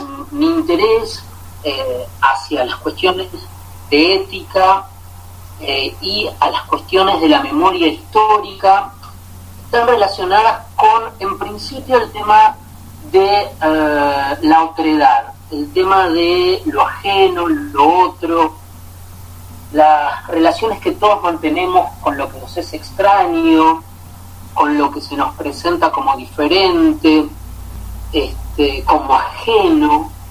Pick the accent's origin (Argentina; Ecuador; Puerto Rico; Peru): Argentina; seguramente en relación con mi propia condición judía, en un país como Argentina, que es un país de inmigrantes, con abuelos europeos y rodeados de una diversidad cultural muy grande